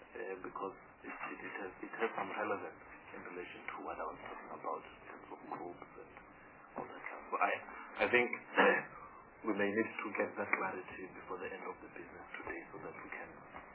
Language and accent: English; Mpumalanga, South Africa; I come from Mpumalanga province as well.